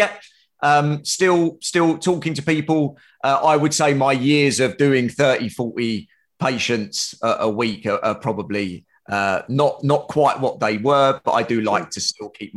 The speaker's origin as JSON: {"language": "English", "region": "London", "country": "United Kingdom", "said": "I am a musculoskeletal-based therapist. I am from London in the UK."}